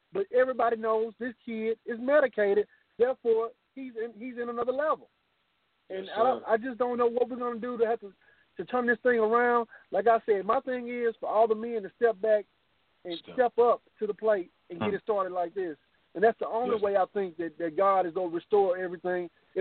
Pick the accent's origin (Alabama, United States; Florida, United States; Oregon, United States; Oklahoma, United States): Alabama, United States; Decatur; I'm from Decatur, Alabama.